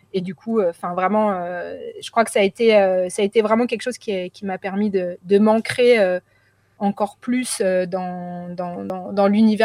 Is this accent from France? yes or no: yes; Paris, Île-de-France, France; Moi, j'ai grandi à Paris dans une famille nombreuse.